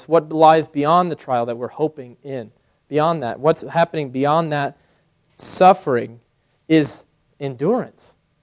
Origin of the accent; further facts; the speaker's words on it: Denver, Colorado, United States; I was born in Denver, raised there, and, you know, the Broncos were just my team.